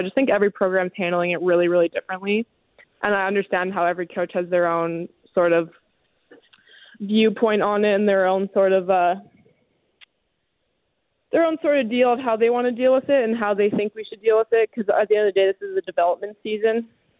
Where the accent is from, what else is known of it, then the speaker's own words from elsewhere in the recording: Montana, United States; especially like back in my hometown in Montana.